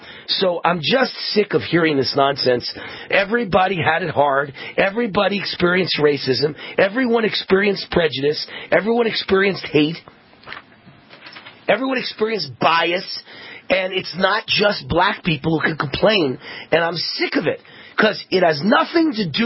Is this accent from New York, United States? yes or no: yes; New York, United States; And I don't talk like that. I'm from New York. You know, I say the proper words.